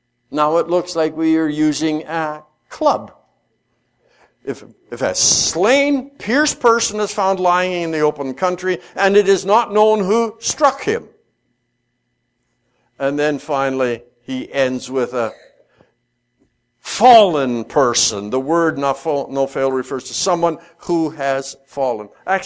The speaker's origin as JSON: {"language": "English", "region": "Saskatchewan", "country": "Canada", "tie": "born or raised there", "said": "I grew up in Saskatchewan, and I have an idea of what a field means."}